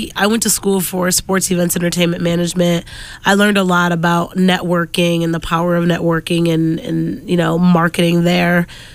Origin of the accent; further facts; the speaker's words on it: Springfield, United States; But I'm from Springfield. I was an only child for 10 years. I'm the oldest of 5 now